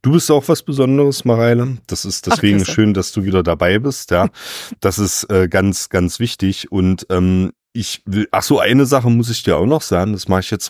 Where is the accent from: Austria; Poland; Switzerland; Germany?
Germany; Ja, in meiner Heimatregion, der Dübenheide